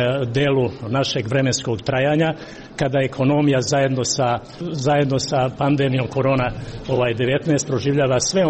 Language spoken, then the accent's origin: Serbian; Niš, Nišava District, Serbia; kod nas u Srbiji, odakle dolazimo, odnosno i Nišu